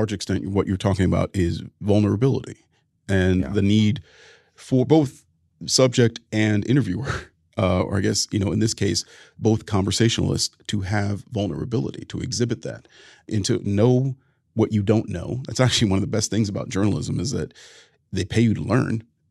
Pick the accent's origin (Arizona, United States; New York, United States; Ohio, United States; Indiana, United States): Ohio, United States; Sat on stage with J.D. Vance, the author of Hillbilly Elegy and now a Senate candidate in my home state of Ohio.